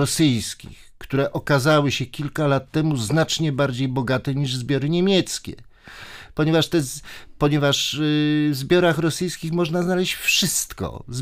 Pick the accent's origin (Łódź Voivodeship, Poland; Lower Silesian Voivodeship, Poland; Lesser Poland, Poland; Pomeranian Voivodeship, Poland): Łódź Voivodeship, Poland; Pabianice; no bo jestem z Pabianic